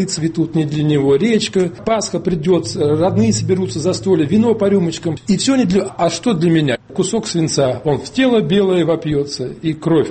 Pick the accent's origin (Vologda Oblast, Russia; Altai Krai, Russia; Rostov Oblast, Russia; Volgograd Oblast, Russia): Volgograd Oblast, Russia; Uryupinsk; Моя родина, Верхний Дон, река Хоперова, Урюпинск, известная всем. Вот я сам с Урюпинска.